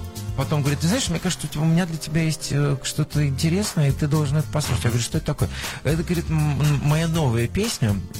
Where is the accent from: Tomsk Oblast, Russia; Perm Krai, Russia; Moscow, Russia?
Tomsk Oblast, Russia; Tomsk; это будет Кемерово, Томск, практически мой родной город